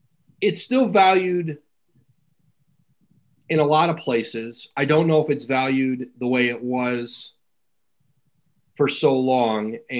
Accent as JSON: {"language": "English", "town": "Bristol", "region": "Connecticut", "country": "United States", "tie": "born or raised there", "said": "I grew up in Bristol, right down the street from ESPN."}